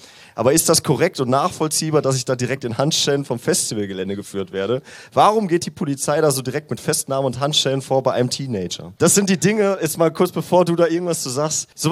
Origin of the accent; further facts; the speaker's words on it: Germany; Wir kommen halt aus dem Westen